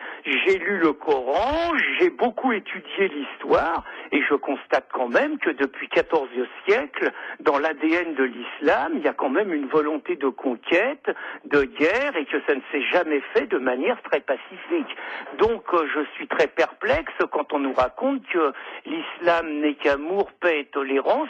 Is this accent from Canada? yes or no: no; France; moi je suis français, je suis laïque